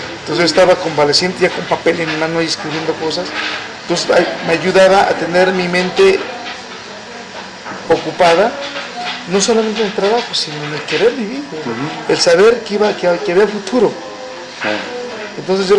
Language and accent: Spanish; Oaxaca, Mexico; Mucha gente sabe que yo soy del estado de Oaxaca y estaba hablando justamente de mi experiencia como provinciano en esta ciudad.